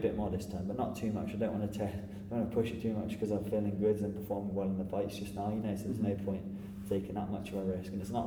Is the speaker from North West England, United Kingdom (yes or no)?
no; Birmingham, West Midlands, United Kingdom; I'm from Birmingham, so originally from near Birmingham